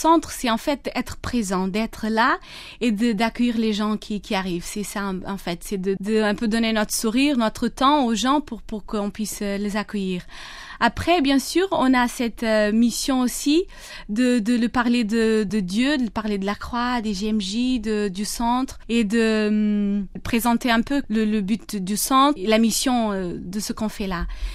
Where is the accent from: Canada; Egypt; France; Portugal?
Portugal; South Portugal; French is a second language; Je viens du sud du Portugal. Je suis en fait d'origine capverdienne. Je ne suis pas d'origine portugaise, mais j'habite au Portugal depuis toujours. Je suis née là-bas.